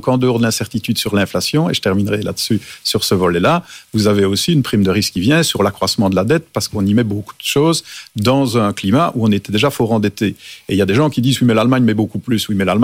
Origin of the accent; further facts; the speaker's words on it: Wallonia, Belgium; je suis wallon